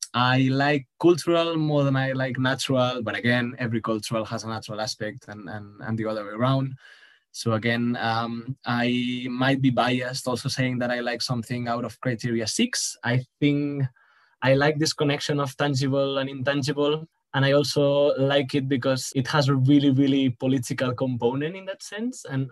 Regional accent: Barcelona, Catalonia, Spain; I'm just gonna pick one from my hometown, something that I feel the most attached to, and maybe it would be the Sant Pau Modernist Hospital in Barcelona.

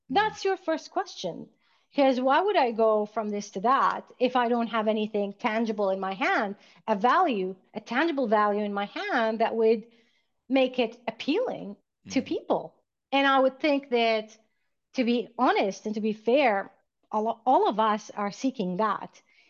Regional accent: Alberta, Canada; I lived in Alberta. I'm from Alberta, Canada.

